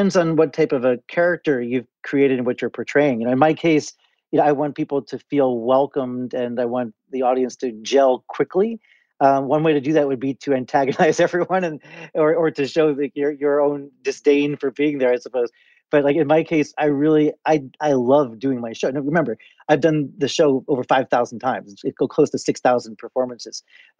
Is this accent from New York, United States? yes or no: yes; Chappaqua, New York, United States; I grew up in Chappaqua, New York, right? This fancy suburb of Manhattan.